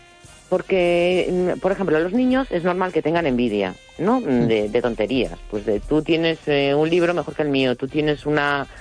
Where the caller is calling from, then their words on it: A Coruña, Galicia, Spain; de La Coruña.